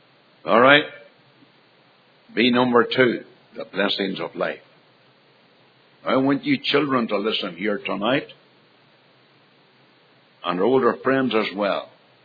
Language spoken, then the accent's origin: English; Venezuela; moved away; People think I'm an Irishman. Well, really? I was born in South America, in the land of Venezuela. My parents were missionaries to that land.